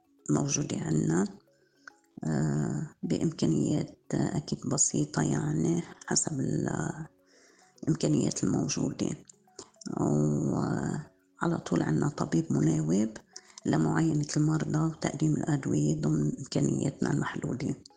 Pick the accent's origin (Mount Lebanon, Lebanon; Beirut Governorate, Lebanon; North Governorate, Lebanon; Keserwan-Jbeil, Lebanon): Mount Lebanon, Lebanon; أنا مواطنة لبنانية من منطقة الشوف، مسؤولة بجمعية خيرية.